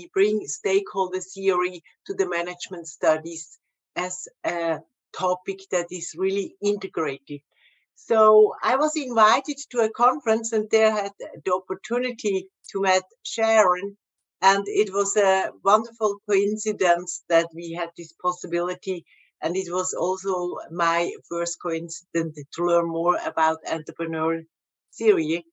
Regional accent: Switzerland; My story is absolutely different. I'm coming from Switzerland.

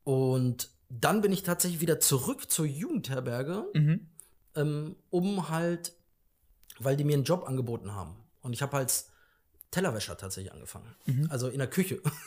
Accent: Hanover, Lower Saxony, Germany; Ich bin Hannoveraner, genau.

